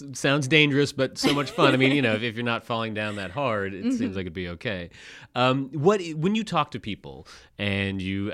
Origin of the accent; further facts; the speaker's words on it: Canada; I don't know if it's because I'm Canadian and we all have to be